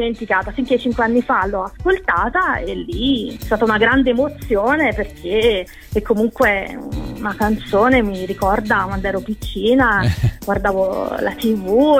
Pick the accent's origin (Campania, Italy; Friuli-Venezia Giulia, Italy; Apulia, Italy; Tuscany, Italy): Campania, Italy; Torre del Greco; now in San Miniato, Italy; No, sono di Torre del Greco, in provincia di Napoli.